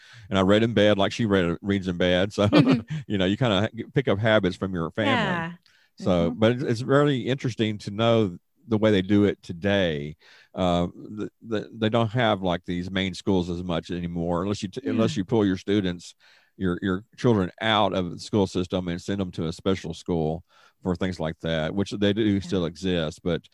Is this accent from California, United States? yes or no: no; Shreveport, Louisiana, United States; they had a program in the school for students around my hometown, Shreveport, and Bossier to go to be treated for dyslexia.